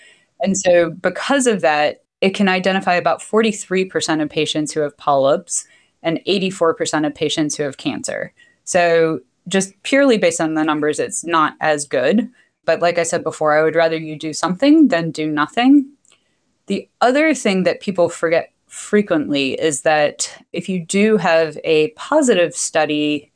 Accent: Wilmington, United States; I grew up in Wilmington, so I always wanted to be able to come back here and take care of my community if the stars aligned.

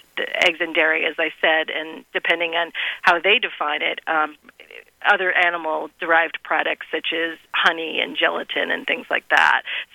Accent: Michigan, United States; I grew up in the Midwest, personally. I'm a Michigan girl. I grew up eating meat three times a day.

